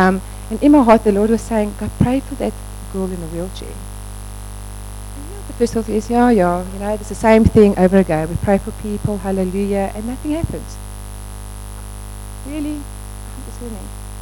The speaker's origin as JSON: {"language": "English", "town": "Johannesburg", "region": "Gauteng", "country": "South Africa", "said": "I'm also from Joburg."}